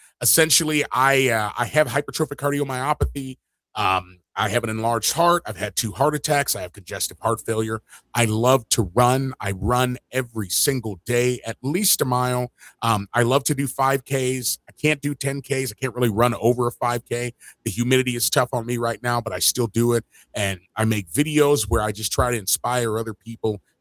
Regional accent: Chicago, Illinois, United States; now in Oklahoma, United States; And for me, growing up in Chicago, never having a proper backyard until I was an adult and living here in Oklahoma

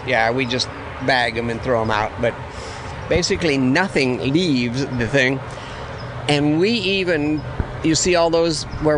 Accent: Midwest, United States; Again, I'm from the Midwest, and I do not like collards.

